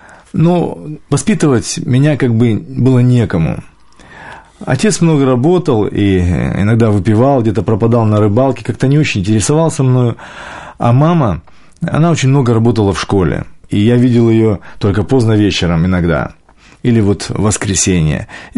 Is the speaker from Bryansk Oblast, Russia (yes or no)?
no; Primorsky Krai, Russia; born there; Я родился в Приморском крае, недалеко от китайской границы, и там всего это было много.